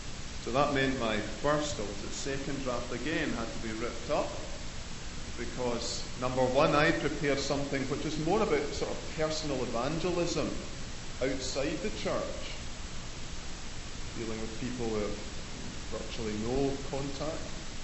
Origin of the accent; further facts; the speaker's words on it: Scotland, United Kingdom; that is I'm Scottish